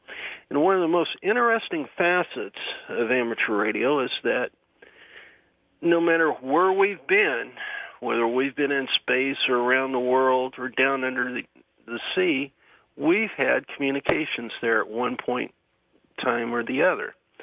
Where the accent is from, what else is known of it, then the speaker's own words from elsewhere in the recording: Nesbitt, Mississippi, United States; I'm from Nesbitt, Mississippi, the home of WREC in Memphis.